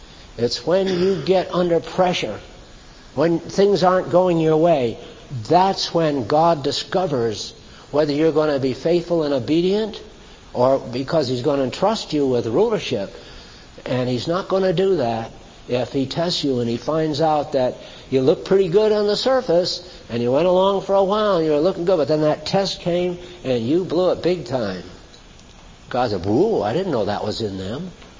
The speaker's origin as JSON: {"language": "English", "region": "New England", "country": "United States", "tie": "born or raised there", "said": "where I was raised in New England, this was a place of chivalry."}